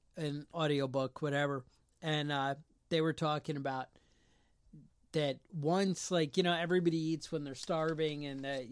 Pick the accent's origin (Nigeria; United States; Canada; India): Canada; I grew up in Canada a little bit as a kid.